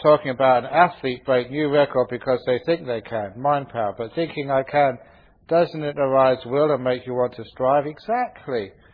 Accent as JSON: {"language": "English", "region": "London", "country": "United Kingdom", "tie": "born or raised there", "said": "growing up in London"}